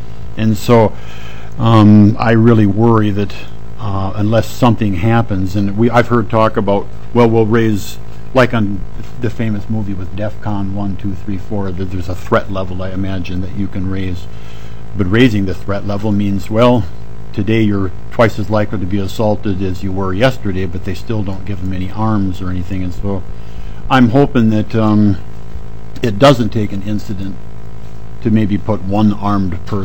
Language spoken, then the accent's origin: English; Mankato, Minnesota, United States; in front of the Mankato Armory, my hometown armory, where I did my service.